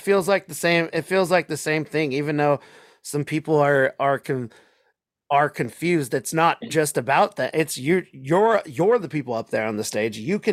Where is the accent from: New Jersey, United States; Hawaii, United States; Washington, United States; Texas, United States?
Washington, United States; Seattle; I'm from the Seattle scene where some shows it's depending on what crowd and what bands you're going to get people just hands folded. We have a thing called the Seattle Freeze here